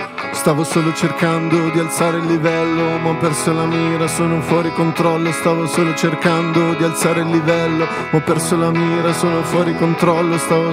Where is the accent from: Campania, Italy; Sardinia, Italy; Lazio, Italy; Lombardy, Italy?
Lombardy, Italy; Milan; io sono di Milano. Sono nato qua